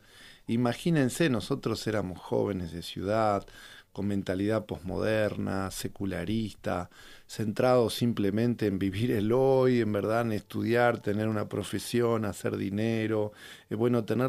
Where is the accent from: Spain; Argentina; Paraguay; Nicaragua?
Argentina; Buenos Aires; como buenos citadinos o porteños de allí de la ciudad